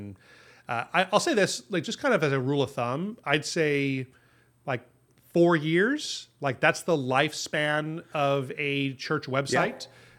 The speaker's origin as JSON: {"language": "English", "region": "Hawaii", "country": "United States", "said": "I'm from Hawaii. I don't know how to make this decision on who can, when we should be driving to church or not."}